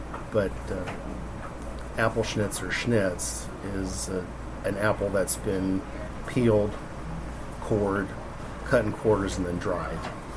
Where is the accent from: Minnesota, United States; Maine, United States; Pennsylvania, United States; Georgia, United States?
Pennsylvania, United States; I grew up in Northampton County.